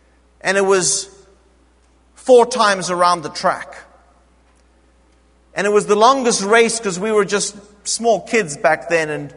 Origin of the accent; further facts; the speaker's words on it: South Africa; I grew up in South Africa. And I went to a boarding school when I was 7 years old.